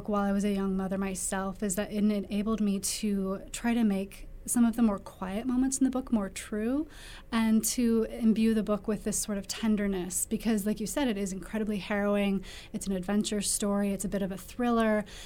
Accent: Kearney, Nebraska, United States; So, like you mentioned, I grew up outside of Kearney. We were up north on an acreage and we lived by a creek.

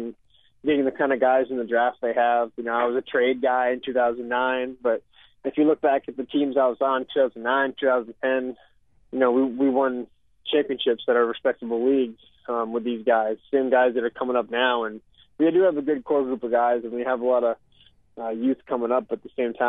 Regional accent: New Hampshire, United States; I think that has a lot to do with how I grew up in New Hampshire playing baseball

